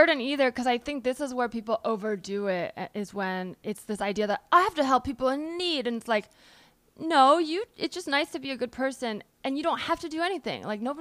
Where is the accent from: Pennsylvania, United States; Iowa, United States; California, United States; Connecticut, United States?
California, United States; I've talked about this on the pod a lot because I'm from the Bay